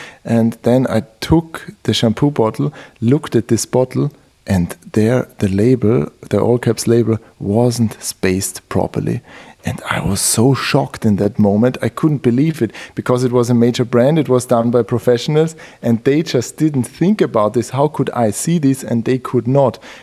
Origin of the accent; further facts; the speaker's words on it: Austria; I'm from Austria and I started with this whole subject of designing and doing things or designing things.